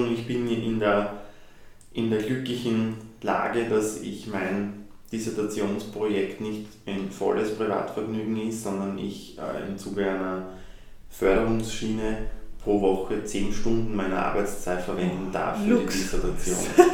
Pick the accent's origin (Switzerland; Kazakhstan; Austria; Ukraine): Austria; Lower Austria; Nein, also ich bin eben Niederösterreicher und arbeite auch in Niederösterreich